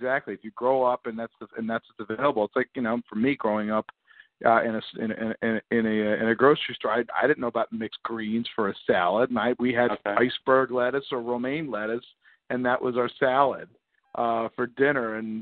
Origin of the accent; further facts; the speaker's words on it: Philadelphia, Pennsylvania, United States; Me growing up in South Philadelphia, the pretzel place that we always went to as a family was Federal Pretzel on 9th and Federal Street